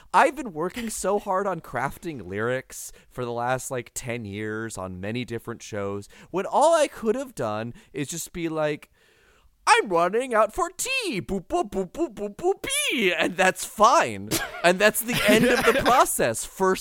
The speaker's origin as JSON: {"language": "English", "town": "San Diego", "region": "California", "country": "United States", "tie": "born or raised there", "said": "Well, so I grew up in San Diego. I was part of the youth theater scene while I was down there."}